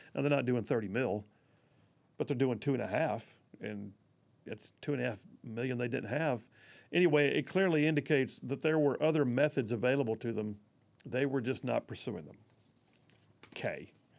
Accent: United States; the experience that I've had growing up in Bullock County.

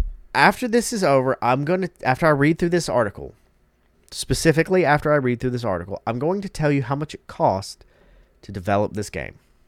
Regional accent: Southern United States, United States; I'm as Southern as it gets. Now, my accent has subsided over the years.

